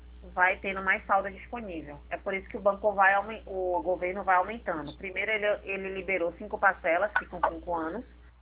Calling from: Salvador, Bahia, Brazil; Eu falo de Salvador, Bahia.

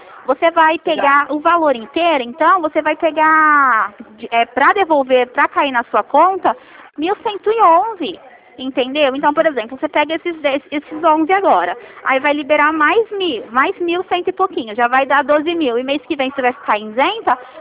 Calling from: Ribeirão Preto, São Paulo, Brazil; Eu falo aqui de Ribeirão Preto, interior de São Paulo.

